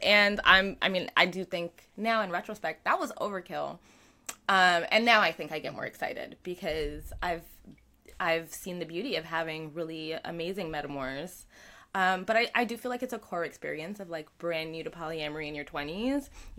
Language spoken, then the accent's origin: English; New York, United States; As a New Yorker, I think we've been learning a lot about other forms of non-monogamy that are less common in New York.